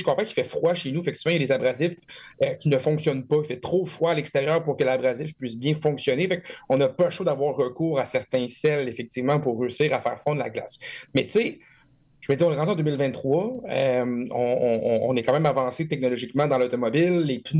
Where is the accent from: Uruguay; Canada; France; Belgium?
Canada; Quebec; chez nous au Québec